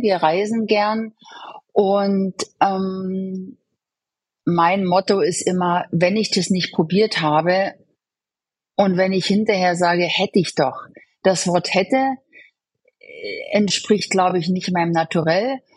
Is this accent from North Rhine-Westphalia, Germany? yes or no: no; Hoyerswerda, Saxony, Germany; Aufgewachsen bin ich in der Lausitz und das ist zwischen also Dresden, Cottbus, der Ort heißt Hoyerswerda.